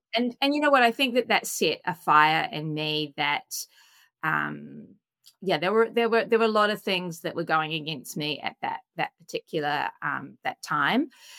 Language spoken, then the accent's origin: English; New Zealand; now in Melbourne, Australia; I am a Kiwi, so I'm a Kiwi in Australia.